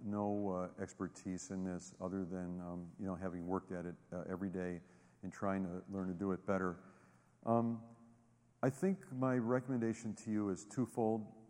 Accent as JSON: {"language": "English", "town": "Los Angeles", "region": "California", "country": "United States", "tie": "born or raised there", "said": "growing up in Los Angeles, I was positive that I was going to be a studio musician and work at Capitol Records 9 to 5"}